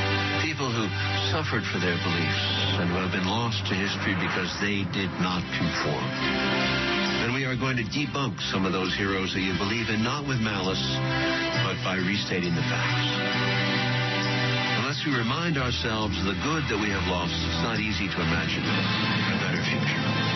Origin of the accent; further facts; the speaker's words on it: New York City, New York, United States; When I was a young boy growing up in New York City, I thought I received a good education.